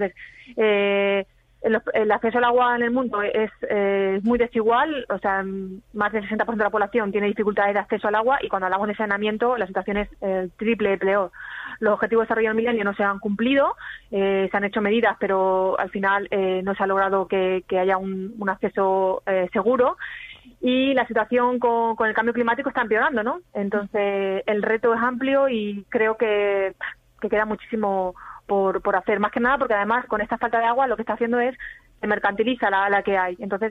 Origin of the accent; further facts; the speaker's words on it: Extremadura, Spain; Pues como extremeña me duele la privatización de la tierra y cómo está la distribución de la tierra en nuestra región